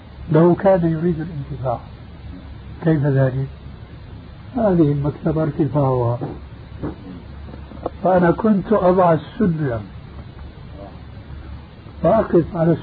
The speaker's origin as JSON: {"language": "Arabic", "town": "Damascus", "region": "Damascus Governorate", "country": "Syria", "said": "الصالح والطالح كما يقال عندنا في دمشق"}